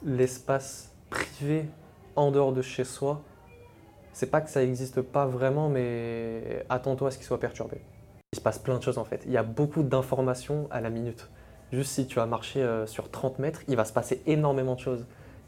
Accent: France; moi, les gars, je suis français et en plus, je suis tunisien

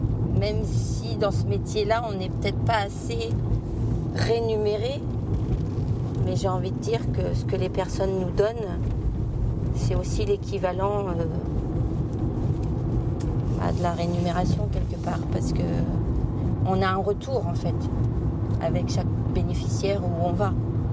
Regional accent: Pouligny, Centre-Val de Loire, France; Je suis de Pouligny chez les Cabouins.

